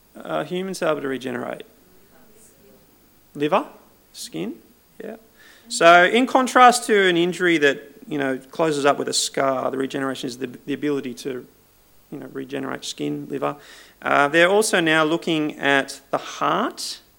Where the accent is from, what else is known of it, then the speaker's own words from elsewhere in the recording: North Epping, New South Wales, Australia; I remember my own experience of major bushfires growing up in North Epping